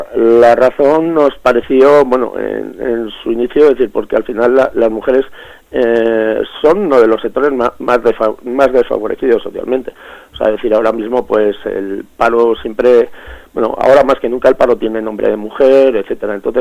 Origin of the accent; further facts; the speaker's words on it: Basauri, Basque Country, Spain; yo soy de Basauri